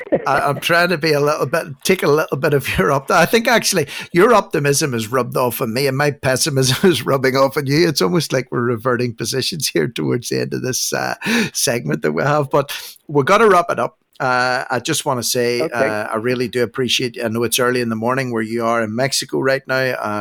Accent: Northern Ireland, United Kingdom; That was Richard Nichols, and … from Northern Ireland, and you've been listening to Locked and Loaded on TNT Radio Live.

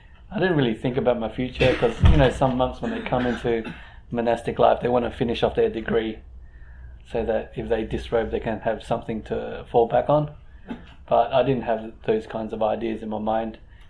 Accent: Perth, Western Australia, Australia; also born or lived in Indonesia; So yeah, it was, and then like to Indonesia, and that's where I was born. And yeah, from Indonesia to Perth. So I grew up in Perth, you know, went to a Catholic school.

